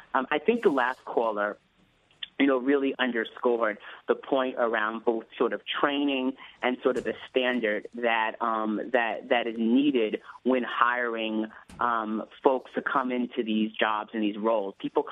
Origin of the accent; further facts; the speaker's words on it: New York, United States; I grew up on Eastern Long Island and always dreamed of moving to New York City